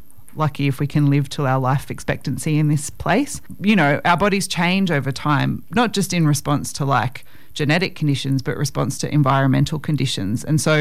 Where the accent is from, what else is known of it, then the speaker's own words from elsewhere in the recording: Wollongong, New South Wales, Australia; It was actually extremely coastal. My childhood home was 50 metres from the beach, but also about a kilometre downwind of the steelworks and coal loader.